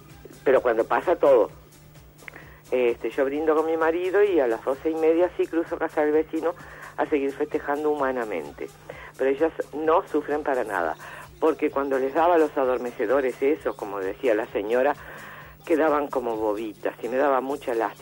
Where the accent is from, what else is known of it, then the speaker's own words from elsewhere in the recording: Montevideo, Uruguay; Yo te aclaro que soy montevideana, como la señora anterior. Nací, tengo 66 años y estoy en Montevideo.